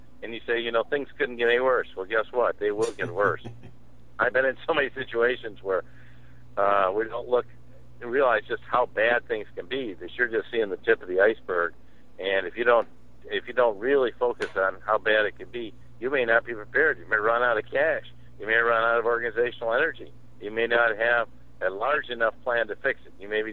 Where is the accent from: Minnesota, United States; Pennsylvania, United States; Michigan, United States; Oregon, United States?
Michigan, United States; I grew up in Michigan, and I saw them 30 years